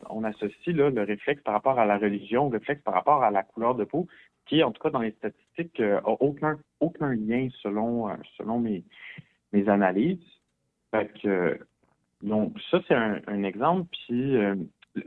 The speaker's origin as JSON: {"language": "French", "region": "Quebec", "country": "Canada", "said": "en tant que Québécois, quand on lit ça, quand on regarde les données, on se dit, mais c'est vrai qu'on est le même au Québec"}